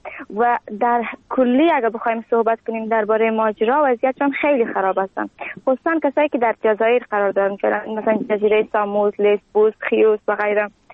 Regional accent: Afghanistan; now in Greece; از افغانستان آمدیم، در کمپ روسینا زندگی میکنم. یک ساعت از آتین فاصله دارم، نزدیک کمپ تیواس.

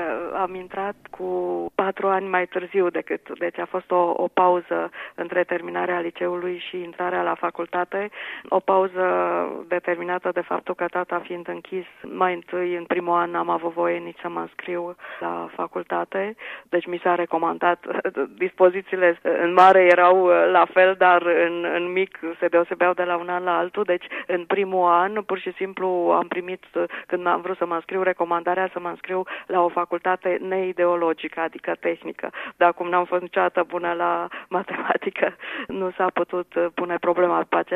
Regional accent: Transylvania, Romania; În măsura în care Banatul face parte din Transilvania și face, și având în vedere că am crescut în Ardeal, sunt evident.

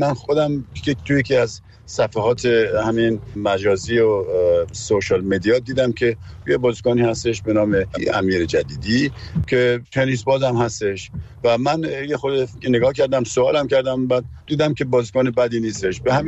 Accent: Tehran, Tehran Province, Iran; منم تو اونجا به دنیا آمدم و از همونجا بزرگ شدم

